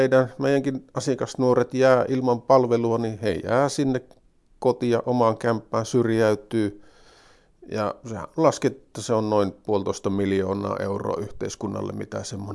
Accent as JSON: {"language": "Finnish", "town": "Haapajärvi", "region": "North Ostrobothnia", "country": "Finland", "said": "Kyllä, me ollaan Pohjois-Pohjanmaalta, joo."}